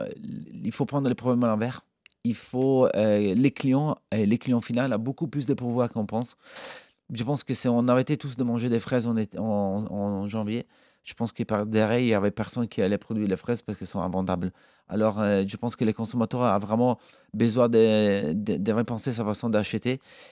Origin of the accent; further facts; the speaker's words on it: Italy; Mais moi, même si on est italien, on mange pas forcément autant